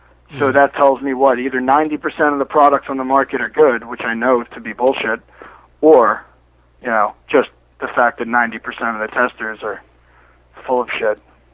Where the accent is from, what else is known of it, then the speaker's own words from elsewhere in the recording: New Jersey, United States; I'm from New Jersey, so I mean...